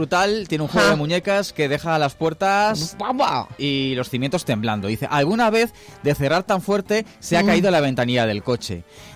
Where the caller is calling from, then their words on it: Madrid, Community of Madrid, Spain; de Madrid.